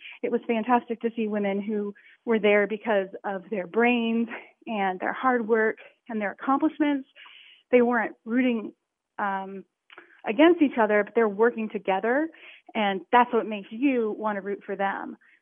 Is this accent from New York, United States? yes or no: no; Raleigh, North Carolina, United States; I'm from Raleigh, North Carolina